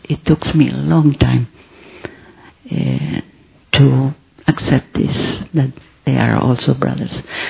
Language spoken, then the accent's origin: English; Israel; I'm from Israel.